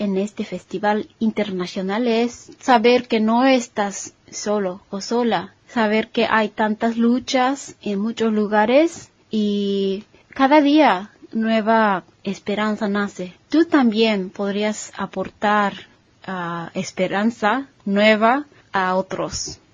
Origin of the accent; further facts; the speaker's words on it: Japan; Spanish is a second language; soy de Japón, soy japonesa.